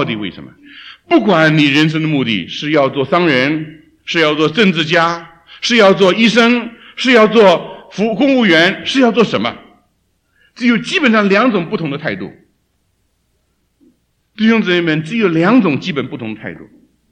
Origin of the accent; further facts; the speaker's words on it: China; 我们都是中国人